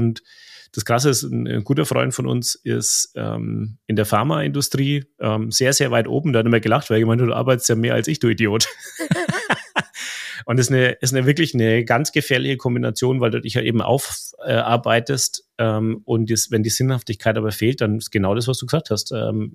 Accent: Bavaria, Germany; accent: rolled R; Also man hört das Rollen der R, ich komme aus Oberfranken.

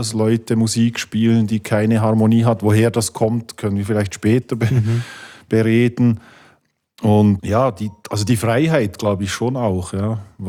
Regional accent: Biel, Bern, Switzerland; ich bin in Biel groß geworden

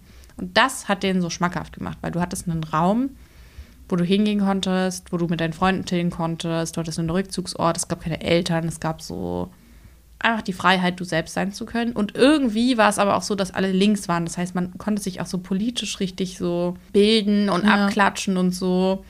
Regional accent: Berlin, Germany; Und ich komme aus Berlin.

